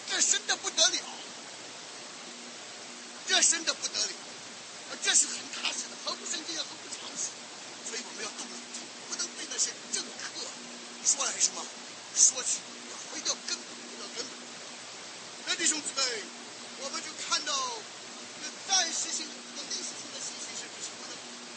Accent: China; 甚至我们中国人常常讲显灵了，显灵了。

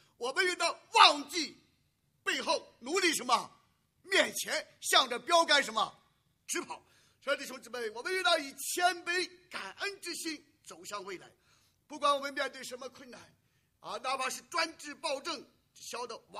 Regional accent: China; 我们中国人讲家家都有一本什么难念的经

